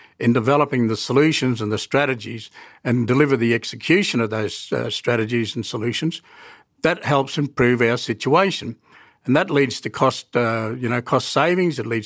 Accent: Katherine, Northern Territory, Australia; I grew up in Katherine

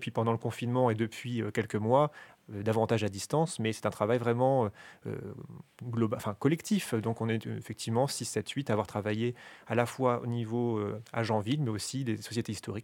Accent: Pont-Sainte-Maxence, Hauts-de-France, France; born there; Non, je ne suis pas né à Compiègne, je suis né à Pont-Sainte-Maxence.

